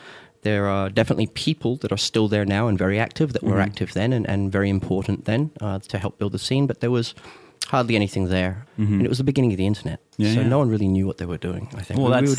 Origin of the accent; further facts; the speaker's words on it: Hong Kong; growing up in Hong Kong and also seeing how cultures worked and also the infrastructure.